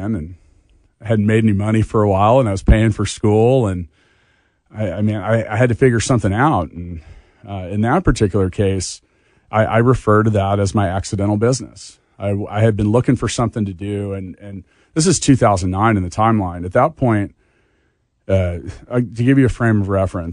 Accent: Leawood, Kansas, United States; And well, I grew up in Leawood, mm-hmm. where they very much will tell you, hey, if you don't go to college, you're not going to make it

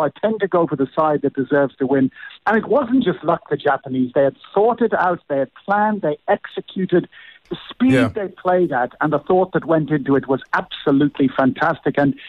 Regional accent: South Africa; Well, I'm a South African, actually, of Irish descent.

